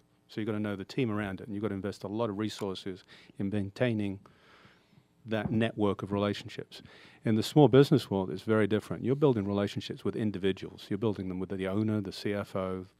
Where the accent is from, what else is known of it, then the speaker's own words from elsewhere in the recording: United Kingdom; moved away as an adult; now in United States; I'll start many years ago by explaining my accent. I grew up in the UK, left college and went into public accounting, which was general business training.